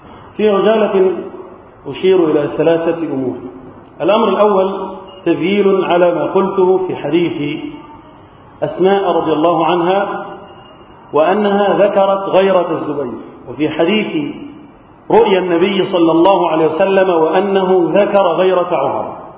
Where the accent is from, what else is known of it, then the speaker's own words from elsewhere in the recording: Egypt; اللهم احفظ بلدنا مصر وسائر بلاد المسلمين من الفتن.